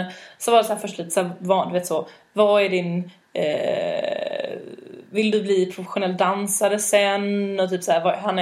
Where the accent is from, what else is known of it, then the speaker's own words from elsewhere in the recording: Malmö, Skåne, Sweden; Men jag bara, ja, jag är också från Malmö.